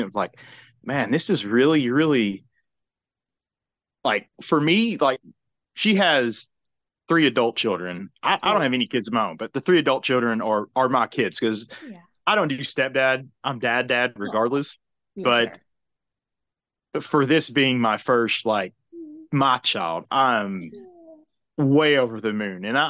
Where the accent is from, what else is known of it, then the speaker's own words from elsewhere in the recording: Knoxville, Tennessee, United States; I'm from Knoxville, Tennessee.